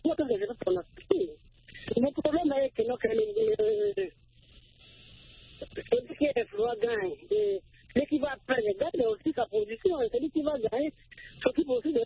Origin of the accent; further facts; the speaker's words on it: DR Congo; Parce que chez nous, en Afrique, c'est vraiment bizarre. Précisément en RDC.